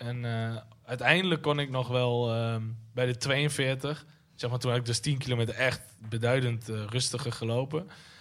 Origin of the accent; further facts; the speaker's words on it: De Lutte, Overijssel, Netherlands; we gaan naar De Lut. Dat is een plekje naast Oldenzaal, waar ik ben opgegroeid.